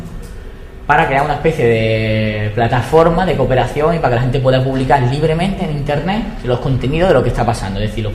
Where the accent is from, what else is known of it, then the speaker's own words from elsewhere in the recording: Málaga, Andalusia, Spain; Yo soy de Málaga, entonces, o sea, como que no voy a contar lo que surgió en Sevilla